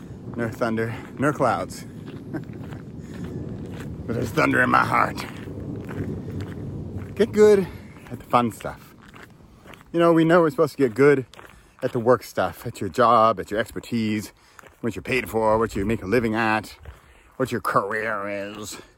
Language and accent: English; California, United States; I grew up in California. I'm not a surfer. I don't know how to surf.